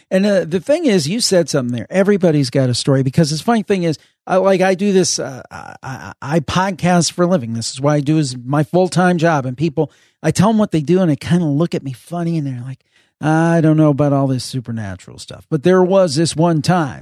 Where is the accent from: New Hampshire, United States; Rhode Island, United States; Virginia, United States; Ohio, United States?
Ohio, United States; Cleveland; Oh, House of Wills in Cleveland. That's my hometown. I know exactly where the House of Wills is.